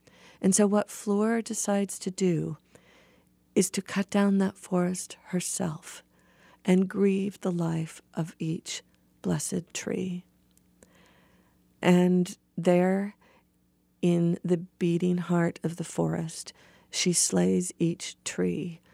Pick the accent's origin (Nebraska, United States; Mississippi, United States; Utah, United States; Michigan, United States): Utah, United States; I'm from Utah.